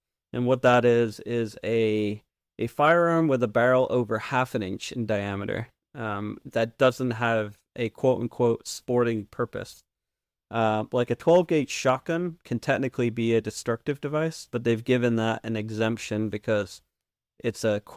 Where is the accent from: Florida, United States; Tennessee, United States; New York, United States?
Florida, United States; now in Oregon, United States; So I grew up in Florida for I don't know how many years, but then I moved to Oregon in 2020